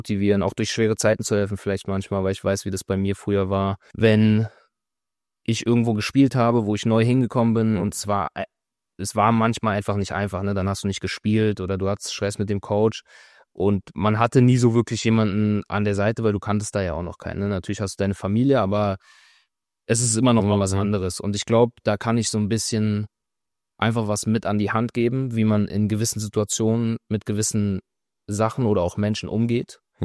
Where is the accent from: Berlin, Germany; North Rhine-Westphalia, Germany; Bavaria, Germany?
Berlin, Germany; Ich bin auch aus Berlin.